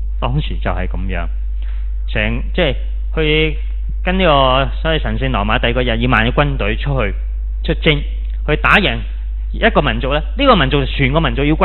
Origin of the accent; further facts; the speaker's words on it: China; 如果我不是身为中国人，我相信我都可能不会学中文